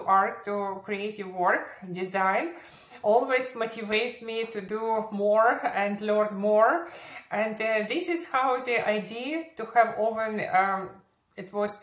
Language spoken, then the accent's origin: English; Kyiv, Ukraine; moved away as an adult; Originally, I came from Kiev in Ukraine. It's 13 years ago.